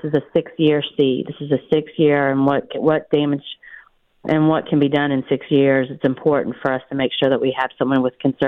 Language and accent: English; Arizona, United States; Sheriff Daniels from my hometown of Cochise County was scheduled to come out